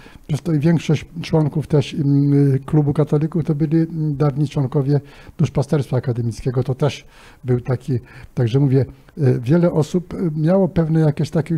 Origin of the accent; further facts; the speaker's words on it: Szczecin, West Pomeranian Voivodeship, Poland; jestem ze Szczecina, wróciłem do Szczecina